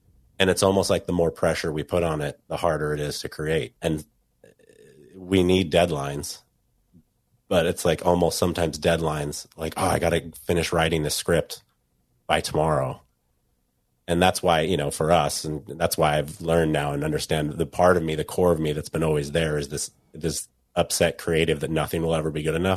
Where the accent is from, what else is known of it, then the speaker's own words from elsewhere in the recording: Seattle, Washington, United States; I grew up in Seattle. I moved to Seattle when I was 6 years old. I've been here my whole life.